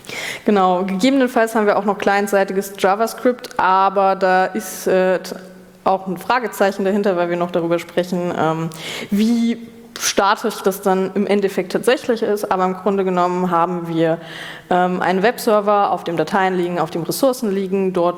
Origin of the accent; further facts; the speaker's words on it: Regensburg, Bavaria, Germany; Ich habe gesagt, ich komme aus Regensburg.